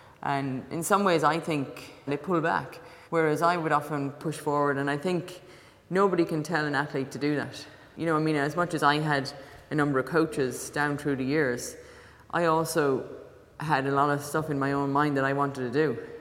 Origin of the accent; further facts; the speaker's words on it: Cobh, Munster, Ireland; I'm from Cove, and Irish athlete.